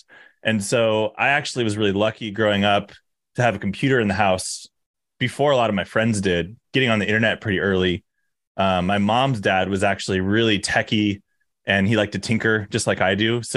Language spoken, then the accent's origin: English; Redondo Beach, California, United States; born there; Redondo. So I also grew up bodyboarding.